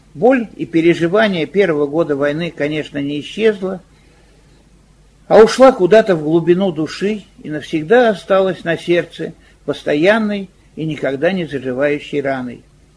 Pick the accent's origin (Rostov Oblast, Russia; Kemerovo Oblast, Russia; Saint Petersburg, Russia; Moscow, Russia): Saint Petersburg, Russia; Leningrad; мы, как эвакуированные из Ленинграда русские, выкопали себе землянку в склоне холма.